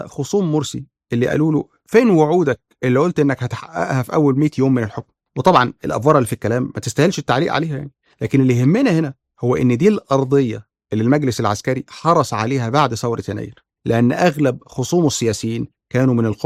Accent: Egypt; في كل حاجة في حياتنا كمصريين

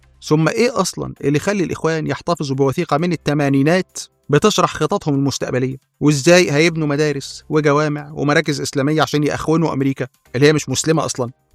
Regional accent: Egypt; moved away; احنا كمصريين في الخارج هنلم كلنا من بعض 15000 ونبعتهم لكم

